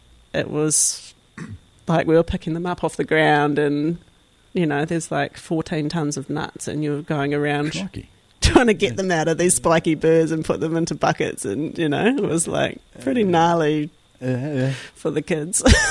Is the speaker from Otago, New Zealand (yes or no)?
no; Mahuanui, Waikato, New Zealand; So where I grew up in Mahuanui, we had there was a gorse block where the giant weta were being put